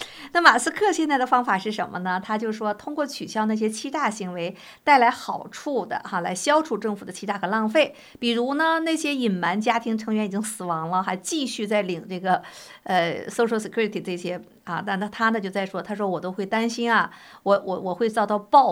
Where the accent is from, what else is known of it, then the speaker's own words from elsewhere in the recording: China; 我们中国人都知道断人财路等于杀人父母